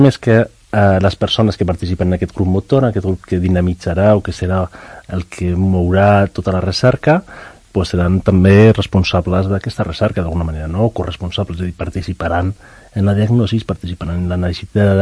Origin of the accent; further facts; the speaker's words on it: Girona, Catalonia, Spain; Jo vinc de Girona i per tant no conec la gent que possiblement forma part del grup.